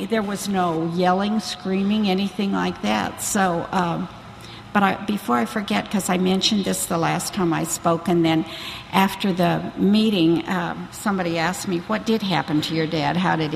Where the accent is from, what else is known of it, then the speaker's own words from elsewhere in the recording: Portland, Oregon, United States; born there; I was born in Portland, Oregon. I'm an only child